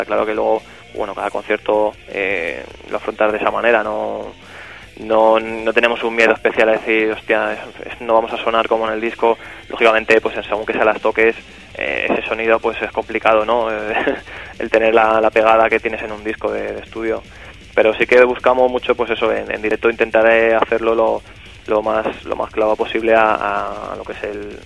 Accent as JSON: {"language": "Spanish", "town": "Madrid", "region": "Community of Madrid", "country": "Spain", "said": "Nosotros somos de Madrid, entonces cuando aquí en Madrid"}